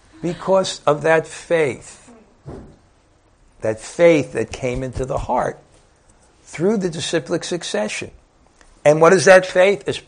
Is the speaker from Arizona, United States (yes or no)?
no; Brooklyn, New York, United States; accent: Brooklyn; And I really had to twist my Brooklyn accent to pronounce that properly.